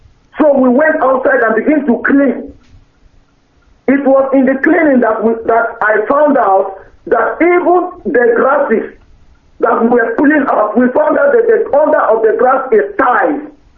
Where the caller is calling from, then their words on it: Manchester, North West England, United Kingdom; from Manchester.